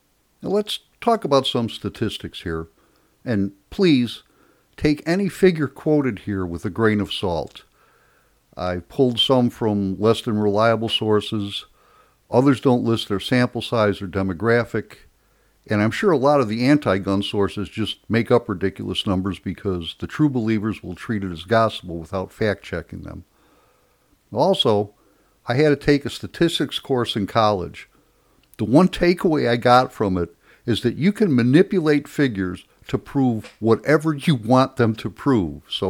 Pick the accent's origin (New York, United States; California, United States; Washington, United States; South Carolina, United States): South Carolina, United States; Here in my home state of South Carolina, permitless carry was signed into law March 7th of this year.